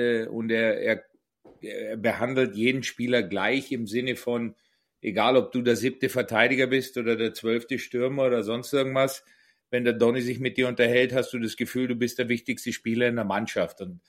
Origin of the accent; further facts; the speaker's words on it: Bavaria, Germany; Als Allgäuer kann ich das schon noch.